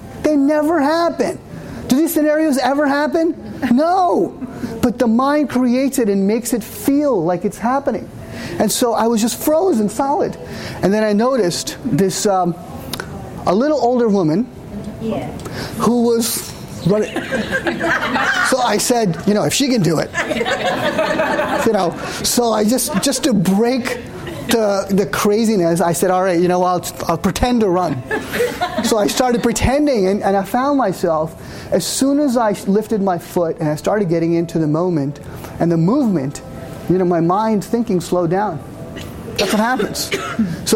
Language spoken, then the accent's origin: English; New York City, New York, United States; And I said, no, I'm a New Yorker.